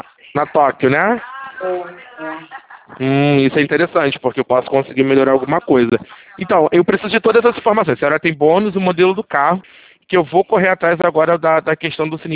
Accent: Rio de Janeiro, Brazil; Sou aqui do Rio, sou aqui. Eu fico aqui em Jacarepaguá.

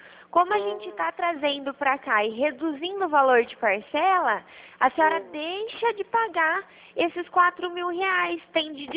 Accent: Araras, São Paulo, Brazil; sou daqui de Araras.

